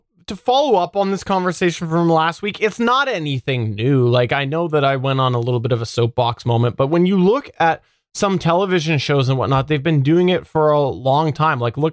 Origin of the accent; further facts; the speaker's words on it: Canada; I'm Canadian, by the way.